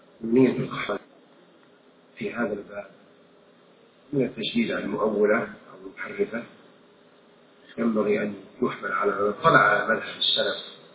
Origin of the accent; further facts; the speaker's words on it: Taif, Makkah Province, Saudi Arabia; جون عندنا في الطائف